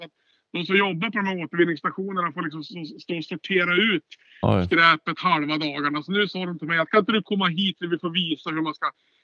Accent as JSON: {"language": "Swedish", "region": "Norrland", "country": "Sweden", "said": "Jag kommer från Norrland, så vi ska helst ha gjort det med älv."}